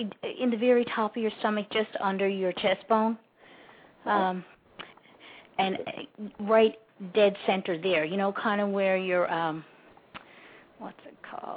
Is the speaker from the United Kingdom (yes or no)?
no; Newfoundland and Labrador, Canada; now in Brattleboro, United States; I've been living in Vermont for 5 years, but I'm originally from Newfoundland in Canada.